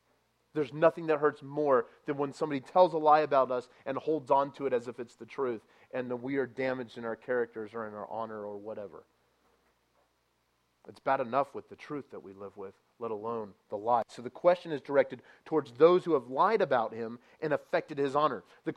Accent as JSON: {"language": "English", "region": "California", "country": "United States", "tie": "born or raised there", "said": "I grew up in Southern California, just to give you some context."}